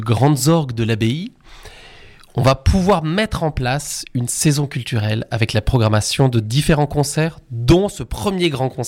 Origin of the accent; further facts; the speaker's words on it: Brittany, France; now in Saint-Maurice, Switzerland; je suis un Breton qui me réjouit depuis 5 ans de devenir agonois d'adoption.